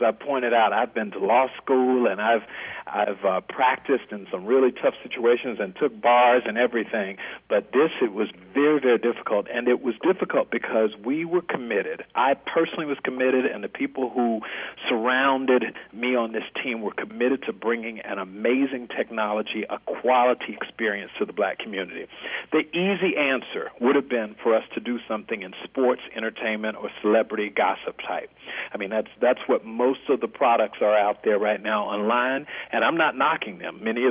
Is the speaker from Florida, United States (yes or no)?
yes; Fort Lauderdale, Florida, United States; I like to say I'm born and raised in Fort Lauderdale, Florida